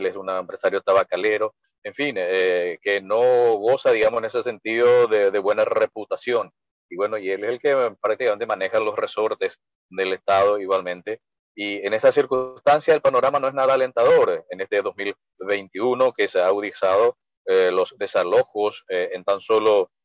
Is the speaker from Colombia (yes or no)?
no; Paraguay; como presidente de la República en mi país, digamos, una persona ligada al estronismo, que fue, digamos, lo más malo que pudo suceder al Paraguay